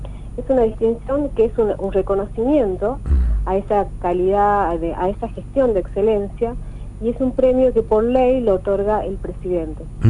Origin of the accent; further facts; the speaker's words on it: Tucumán, Argentina; yo soy tucumana